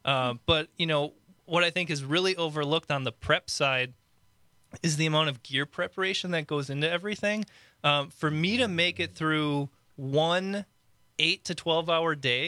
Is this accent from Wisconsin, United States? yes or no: yes; Wisconsin, United States; I was born and raised in Waukesha County.